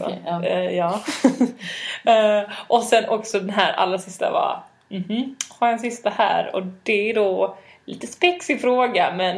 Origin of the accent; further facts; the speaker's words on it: Malmö, Skåne, Sweden; Men jag bara, ja, jag är också från Malmö.